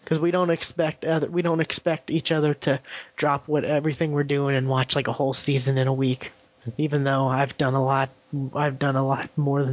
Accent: United Kingdom; I'm British.

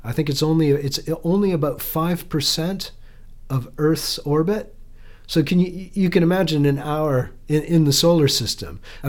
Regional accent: Canada; in my capacity as a Canadian, that you know, we're very chuffed back home.

